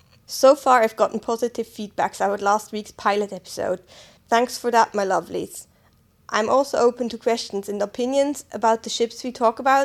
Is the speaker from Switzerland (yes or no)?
yes; Switzerland; first language Swiss German; English is a second language